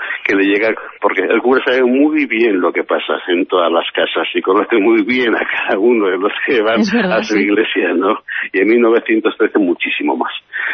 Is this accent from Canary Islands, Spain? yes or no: no; Basque Country, Spain; Nos identifica como sociedad y también como pueblo, como vascos.